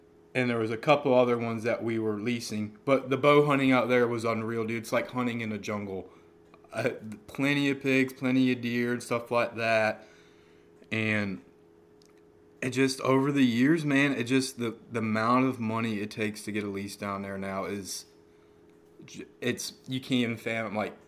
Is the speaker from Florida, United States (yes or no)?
yes; Key West, Florida, United States; also born or lived in Tampa; I'm 32 years old. I was born and raised in Key West, Florida, and halfway through my sixth grade year, I moved to Tampa.